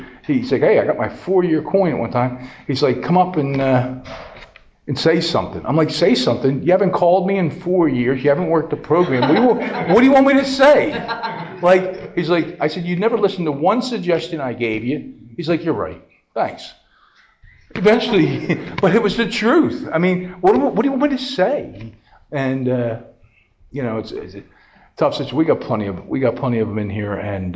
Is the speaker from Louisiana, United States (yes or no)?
no; Doylestown, Pennsylvania, United States; I'm from Doylestown, so I'm not an out-of-town speaker.